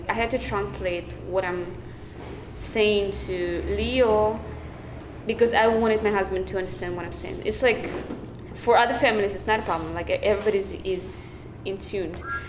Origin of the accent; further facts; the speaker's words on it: Belarus; English is a second language; I'm originally from Belarus, but I have myself like multicultural environment because we live like in 10 countries because my father was in military.